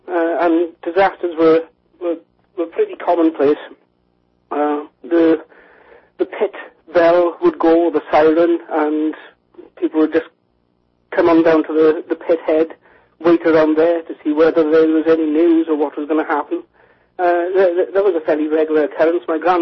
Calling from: United Kingdom; from the UK.

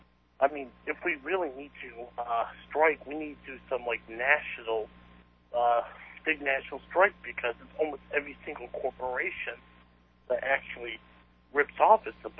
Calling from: Atlanta, Georgia, United States; from Atlanta.

